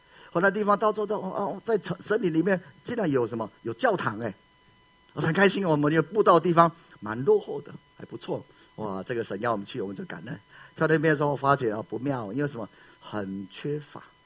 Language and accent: Chinese; Taiwan; 我是台湾人来这边闹鬼个没事